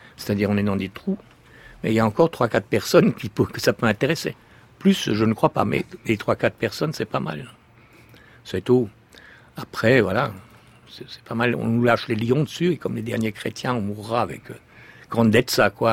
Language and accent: French; Grand Est, France; born there; Moi, je suis né en Alsace.